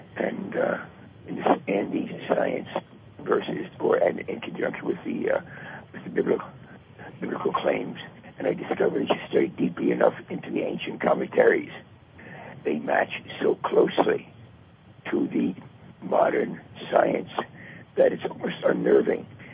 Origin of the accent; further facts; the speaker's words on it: United States; now in Israel; I live in Israel now, but I was raised in the States